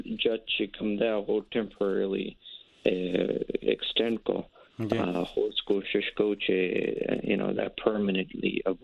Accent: Khyber Pakhtunkhwa, Pakistan; زه د خیبر پښتونخوا د دیولای یم

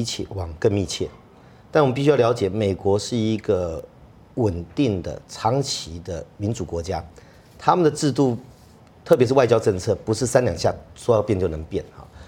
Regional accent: Taiwan; 我们台湾人

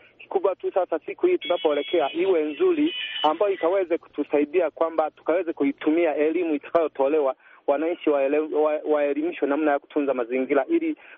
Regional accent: Kagongo, Tanzania; kijana mpole Tanzania, natokea maeneo ya Kagongo Manispaa kama nchini Tanzania.

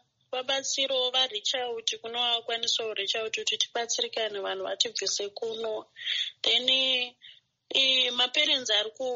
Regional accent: Zimbabwe; English is a second language; now in Ukraine; I'm from Zimbabwe.

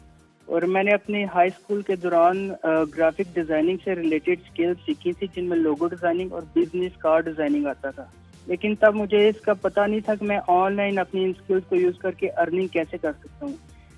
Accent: Gujrat, Punjab, Pakistan; اور میں گجرات پنجاب پاکستان سے تعلق رکھتا ہوں.

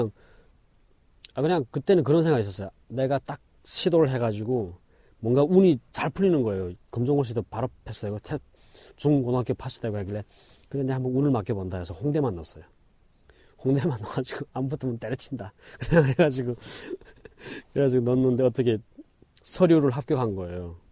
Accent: North Korea; now in South Korea; 북한에서 왔냐고 해가지고 예 하니까

